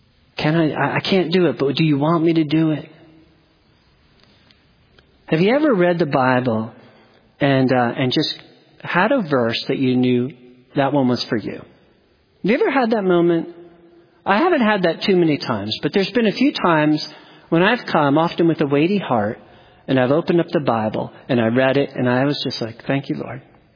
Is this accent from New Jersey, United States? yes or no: yes; New Jersey, United States; When I grew up in New Jersey, public school, you know, I had a lot of nerdy friends.